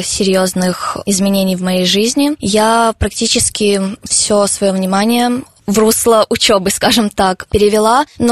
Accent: Gomel, Gomel Region, Belarus; born there; now in Kalinkovichi, Belarus; Я живу в Гомельской области, сама я родилась в Гомеле, но живу по семейным обстоятельствам в городе Калинковичи. Учусь в первой школе

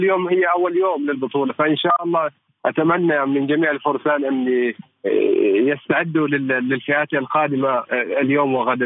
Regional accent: Oman; هذا ما شيء غريب علينا نحن كعمانيين

